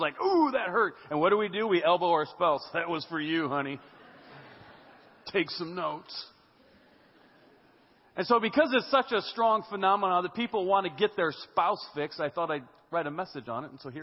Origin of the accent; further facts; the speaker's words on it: Iowa, United States; But I'm from Iowa.